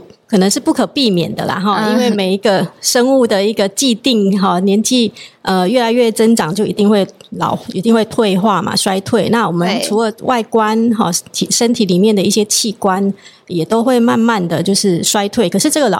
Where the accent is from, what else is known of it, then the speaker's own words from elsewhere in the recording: Taiwan; 那我们台湾人的一个衰弱的一个比例大概是怎么样？